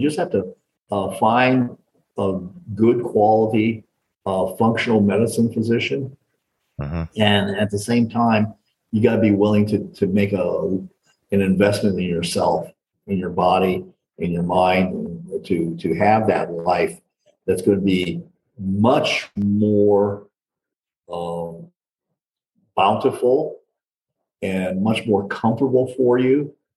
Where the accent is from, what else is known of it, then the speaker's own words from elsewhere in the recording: Phoenix, Arizona, United States; now in Las Vegas, United States; I grew up in Phoenix and just moved here about 3.5 years ago.